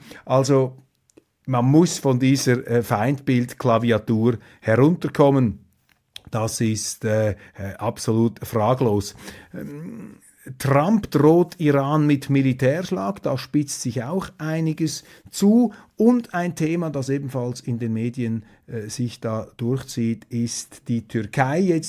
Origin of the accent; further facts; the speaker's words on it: Switzerland; Und für mich als Schweizer natürlich ist vor allem vielleicht ein Gedanke wichtig.